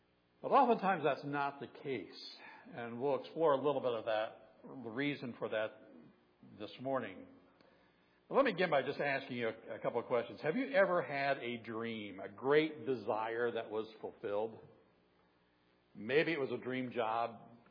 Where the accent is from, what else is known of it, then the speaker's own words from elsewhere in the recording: Ohio, United States; I grew up in Southern Ohio, far away from any tropical beaches, beautiful ocean waters.